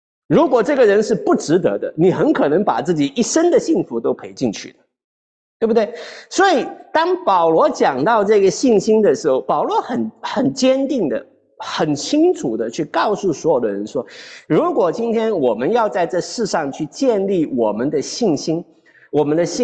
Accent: Zhejiang, China; 我在浙江长大，那浙江是一个沿海的一片的这个城市啊，

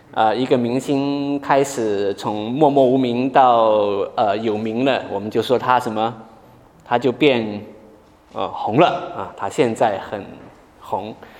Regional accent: China; 那同样我们中国人认为说喜庆的时候要穿红色的这个衣服哈

